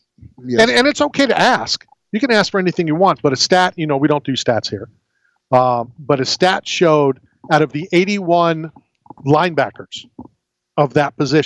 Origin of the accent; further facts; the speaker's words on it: United States; because I am an American.